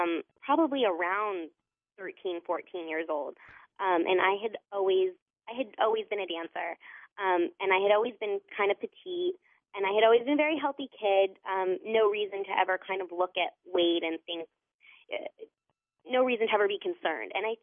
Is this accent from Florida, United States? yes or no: yes; Jacksonville, Florida, United States; I'm from Jacksonville.